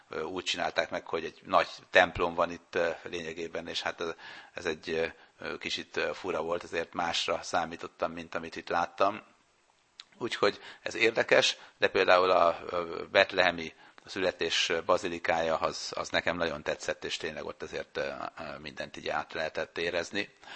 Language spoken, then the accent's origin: Hungarian; Hungary; akár kivel beszélgettem Izraelben, attól függetlenül, hogy milyen területen, amikor mondtam, hogy magyar vagyok, akkor minden további nélkül kedvesen segítettek